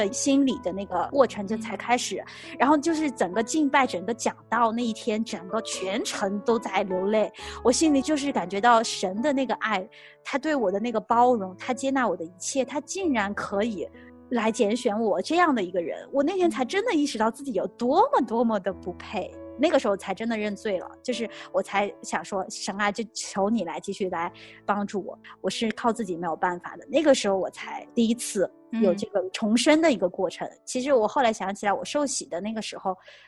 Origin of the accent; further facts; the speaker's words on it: China; 而且我从小在国内我是觉得很孤独的